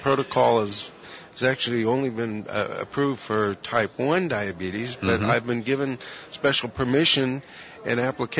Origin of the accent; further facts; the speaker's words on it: California, United States; Well, as I mentioned to you yesterday, I grew up in Marin